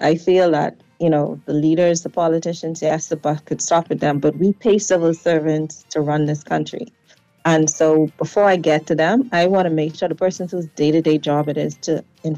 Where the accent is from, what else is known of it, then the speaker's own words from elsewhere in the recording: Nassau, New Providence, Bahamas; When you look at the shanty towns, I grew up in Carmichael Road.